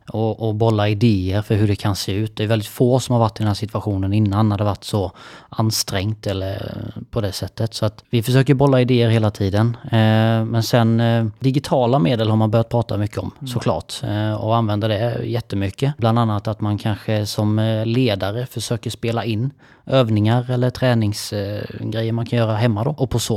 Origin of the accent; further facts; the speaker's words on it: Värnamo, Jönköping County, Sweden; accent: Småland dialect; Jag har en sån här god småländsk dialekt också ska jag säga som jag gärna spär på lite ibland. Så jag är uppväxt i Värnamo